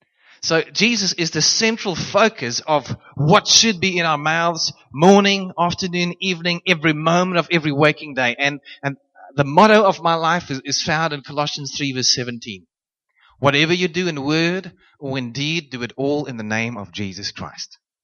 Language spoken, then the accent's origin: English; Randburg, Gauteng, South Africa; I moved to Bottle Gymnasium from Boerskool Randburg, where I actually grew up.